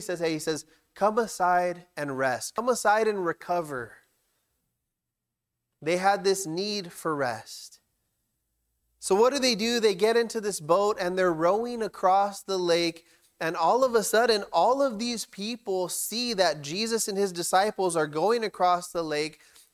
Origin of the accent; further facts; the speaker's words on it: California, United States; now in Oregon, United States; I'm not originally from Oregon. I used to live in California. Don't hate me. Don't judge me.